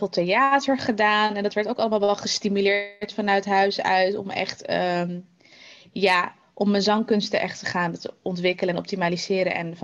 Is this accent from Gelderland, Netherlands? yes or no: no; The Hague, South Holland, Netherlands; also born or lived in Rotterdam; Nou, ik ben geboren en opgetogen in Den Haag, in de Schilderswijk.